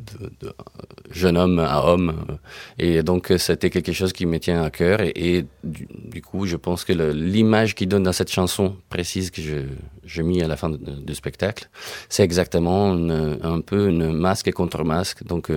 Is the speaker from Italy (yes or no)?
yes; Rimini, Emilia-Romagna, Italy; French is a second language; Je viens de la région de Bologne, de Rimini.